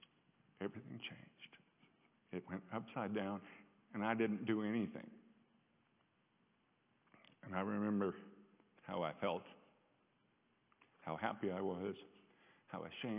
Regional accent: Albuquerque, New Mexico, United States; I'm from Albuquerque, New Mexico.

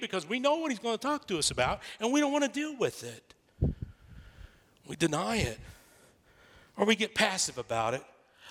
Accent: Texas, United States; I'm from Texas. We have a saying, maybe they have it where you live, but it originated in Texas.

